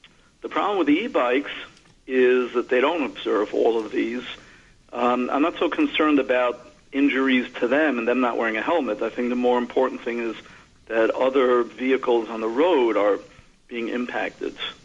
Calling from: Brooklyn, New York, United States; From Brooklyn.

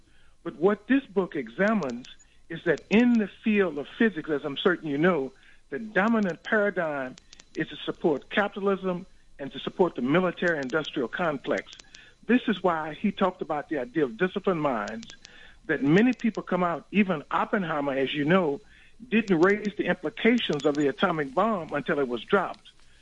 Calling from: New Orleans, Louisiana, United States; I'm calling from the great state of New Orleans, Louisiana.

